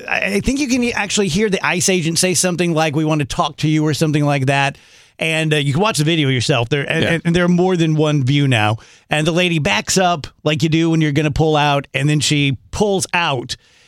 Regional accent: South Roxana, Illinois, United States; I grew up in South Roxana

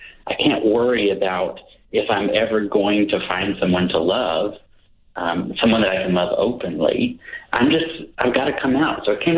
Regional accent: Hueytown, Alabama, United States; So I grew up in Hueytown, Alabama.

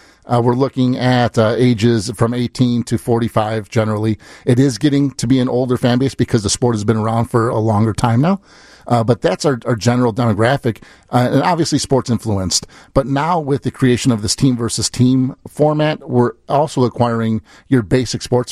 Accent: Chicago, Illinois, United States; I grew up here in Chicago. My dad's a steel mill worker

